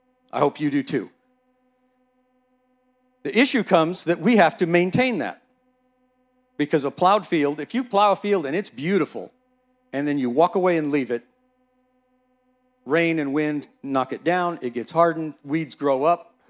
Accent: Morgan Hill, California, United States; When I was young, I grew up in Morgan Hill. And long enough ago that it was a very agrarian society. It was all orchards and fields, and I grew up picking prunes and cutting apricots and picking lettuce and picking walnuts

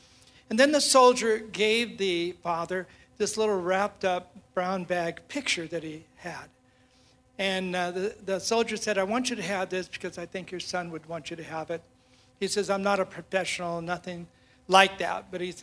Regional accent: California, United States; now in Oregon, United States; Born and raised in Southern Cal.

